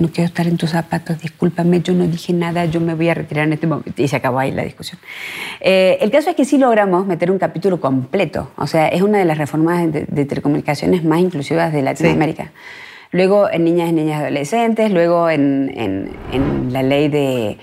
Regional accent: Argentina; Yo vengo de Argentina, donde no existe el baby shower.

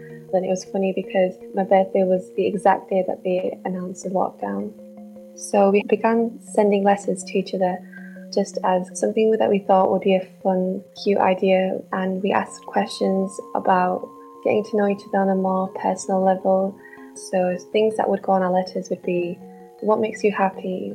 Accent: Bradford, Yorkshire and the Humber, United Kingdom; I'm from Bradford.

